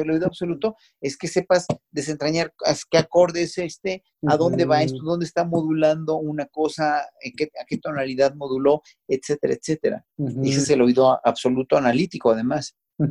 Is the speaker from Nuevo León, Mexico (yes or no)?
no; Mexico City, Mexico; Soy de aquí, de la Ciudad de México. Nací en la calle de Varsovia número 51, que hoy día eso era un hospital, y hoy día es una iglesia católica coreana.